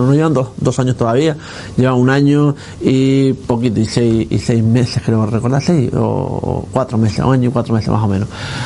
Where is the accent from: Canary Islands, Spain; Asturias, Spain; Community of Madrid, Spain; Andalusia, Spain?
Canary Islands, Spain; now in Fuerteventura, Spain; que te haya venido un canario, como soy yo, soy canario, yo soy de Gran Canaria